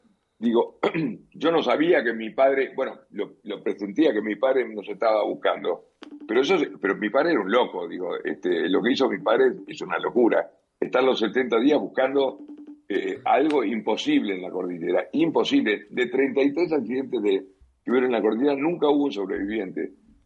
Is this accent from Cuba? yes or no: no; Uruguay; En mi país no hay nieve, la montaña más alta acá en Uruguay tiene 500 metros.